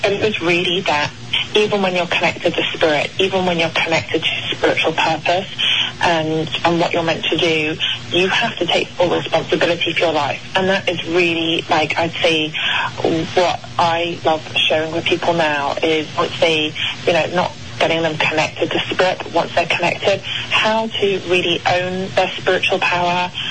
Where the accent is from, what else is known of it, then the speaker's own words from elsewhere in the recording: United Kingdom; And I know, being British, it's like, oh, well, why America's Intuition Coach?